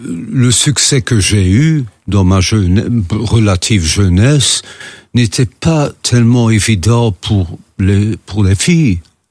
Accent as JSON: {"language": "French", "country": "Belgium", "said": "je suis quand même embarrassé parce que je suis belge."}